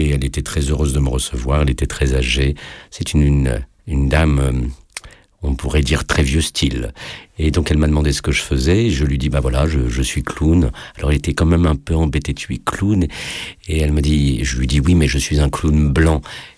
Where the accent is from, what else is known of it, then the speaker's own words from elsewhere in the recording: Réunion, France; lorsque je suis retourné sur l'île de mon enfance à La Réunion.